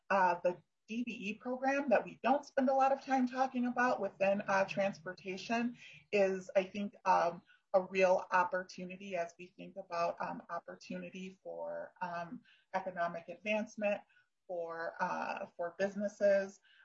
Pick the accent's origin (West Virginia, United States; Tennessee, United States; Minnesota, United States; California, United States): Minnesota, United States; St. Paul; I grew up in St. Paul